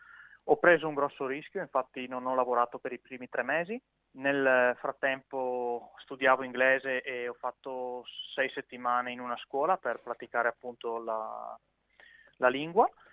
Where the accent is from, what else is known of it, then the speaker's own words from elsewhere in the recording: Portogruaro, Veneto, Italy; now in Australia; io ho 31 anni e vengo da Portocluaro, che è un paese in provincia di Venezia, vicino al confine col Friuli Venezia Giulia.